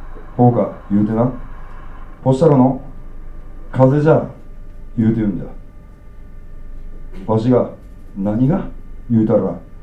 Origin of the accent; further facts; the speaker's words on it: Okayama, Japan; accent: Okayama dialect; 岡山弁と言いながら、多分うちの実家とあと親戚の間ぐらいしか通用しないであろう言葉がちょいちょい入ってくるんで